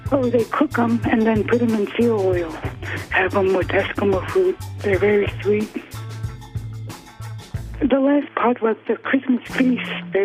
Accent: Gambell, Alaska, United States; now in Diomede, United States; I'm originally from Gambell, but I live here in Diomede.

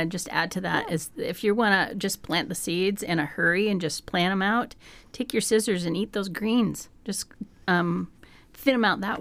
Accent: Fairbanks, Alaska, United States; And I grew up in Fairbanks, and I was taught there weren't any worms

